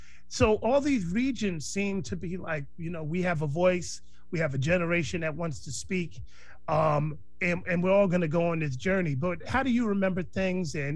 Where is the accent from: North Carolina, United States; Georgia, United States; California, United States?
California, United States; somebody, you know, found out that I was from the Bay and was asking me about Bay music